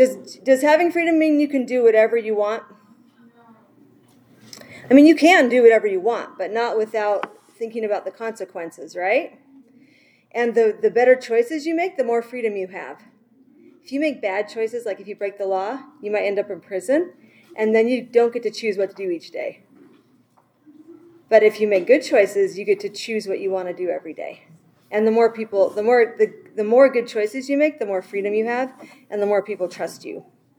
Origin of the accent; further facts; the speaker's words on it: Canada; now in St. George, United States; Guess what? I'm not even American. I'm from Canada. But I've been studying American history and government for 15 years, and I just love it so much. I'm totally converted to America, and so glad I get to live here.